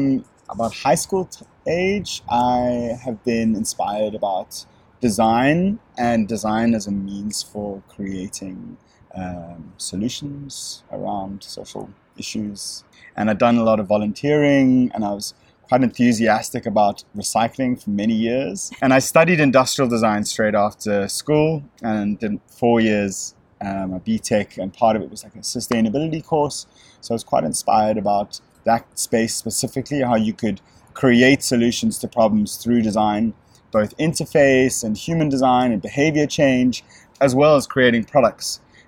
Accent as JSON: {"language": "English", "town": "Cape Town", "region": "Western Cape", "country": "South Africa", "tie": "born or raised there", "said": "So I am Cape Town, South Africa, through and through. And I grew up kind of in the southern suburbs, leafy southern suburbs, very privileged. And I spent most of my time in South Africa."}